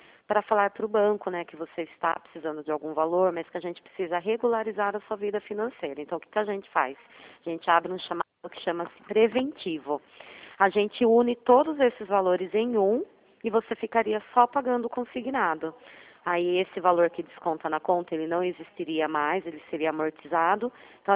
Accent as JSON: {"language": "Portuguese", "town": "Itu", "region": "São Paulo", "country": "Brazil", "said": "Nós somos de Itu, conhece?"}